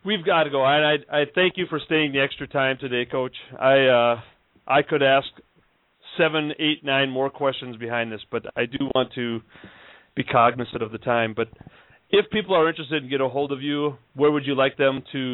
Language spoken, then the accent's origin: English; Minnesota, United States; this is not the concept of family that I was thinking of when I grew up in Minnesota.